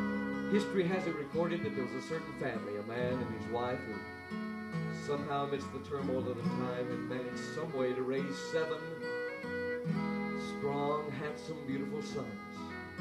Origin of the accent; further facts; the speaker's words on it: Southern United States, United States; I'm from the South.